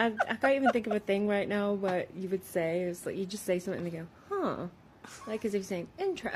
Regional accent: United Kingdom; now in Michigan, United States; I love hearing Americans say as a Brit living in the U.S.

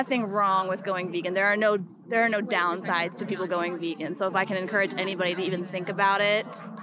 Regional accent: Florida, United States; I grew up in Florida originally.

